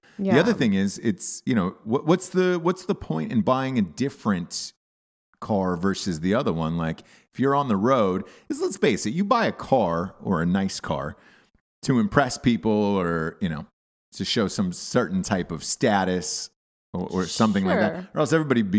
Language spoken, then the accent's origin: English; the South, United States; oh, I like trucks and I'm from the South.